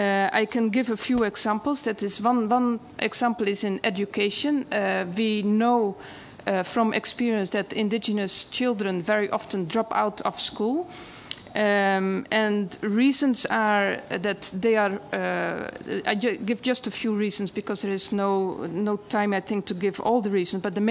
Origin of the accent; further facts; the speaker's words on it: Republic of the Congo; from Congo Brazzaville.